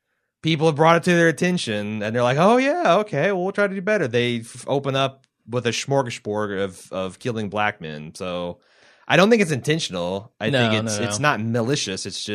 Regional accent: Midwest, United States; accent: Midwestern; I feel like I have a fairly, it's a little bit of a hick Midwestern accent

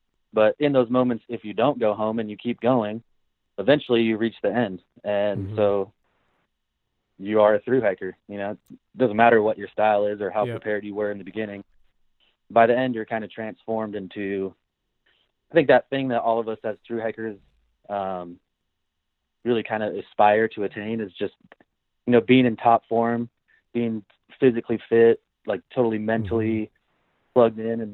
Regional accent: Idaho, United States; And, you know, I grew up in Idaho. There's obviously a lot of outdoor recreation opportunities.

